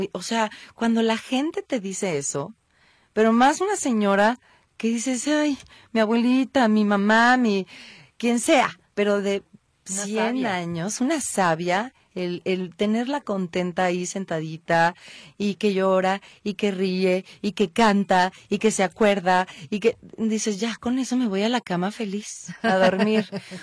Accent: Guadalajara, Jalisco, Mexico

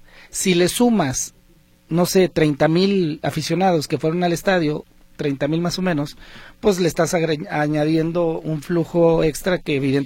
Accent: Mexico; pues como todo mexicano, el ambiente se arma en cualquier lugar.

